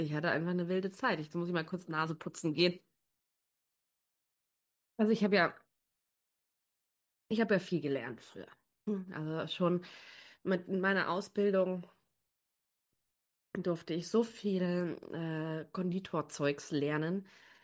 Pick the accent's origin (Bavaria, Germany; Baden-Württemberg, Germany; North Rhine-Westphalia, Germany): Bavaria, Germany; Munich; born there; now in Braunschweig, Germany; eigentlich aus München, aber ich wohne in Braunschweig. Also ich wurde in München geboren und bin eigentlich jetzt schon fast vor ja, 4,5 Jahren, 5 Jahren nach Braunschweig gezogen